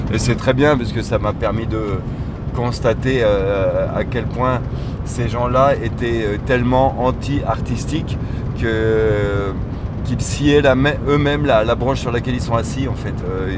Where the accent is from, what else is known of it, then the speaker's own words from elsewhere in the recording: North, France; Moi je viens du nord, c'est de la brique rouge.